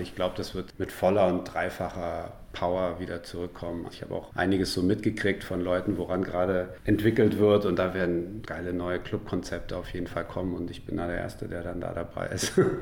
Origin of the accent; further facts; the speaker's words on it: Berlin, Germany; ich bin ja hier in den 90er, 2000ern in den Berliner Clubs groß geworden